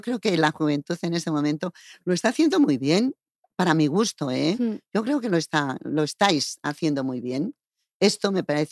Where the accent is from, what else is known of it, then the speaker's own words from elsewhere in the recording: Jaén, Andalusia, Spain; Yo soy de Jaén, decía, oye.